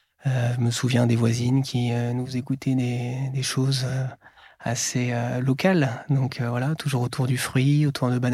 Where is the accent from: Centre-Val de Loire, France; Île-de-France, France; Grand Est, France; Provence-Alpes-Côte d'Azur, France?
Centre-Val de Loire, France; Orléans; born there; also born or lived in Ajaccio / Amiens / Fort-de-France; Je suis né à Orléans, dans le Loiret, puis après, je suis allé à Ajaccio, ensuite, je suis allé à Amiens, ensuite, je suis allé à Fort-de-France...